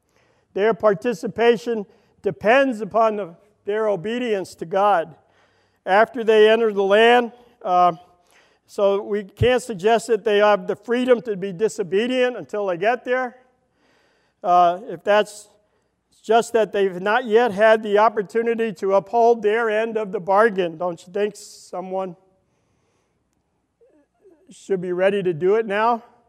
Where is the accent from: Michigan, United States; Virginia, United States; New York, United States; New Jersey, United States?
New York, United States; Brooklyn; I wouldn't know what grazing land is. I'm from Brooklyn. At the zoo, we got cows.